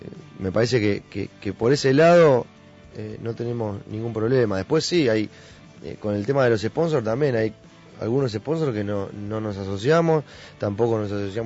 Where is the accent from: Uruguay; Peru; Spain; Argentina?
Uruguay; saben perfectamente que somos una banda uruguaya